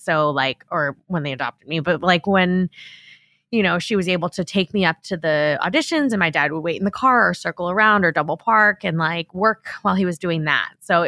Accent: Long Island, New York, United States; Yeah. I grew up on Long Island.

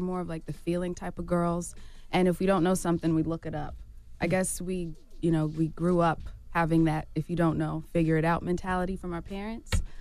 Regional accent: Atlanta, Georgia, United States; Yeah, so we're from Atlanta, Georgia, and mm-hmm. we were singing around town

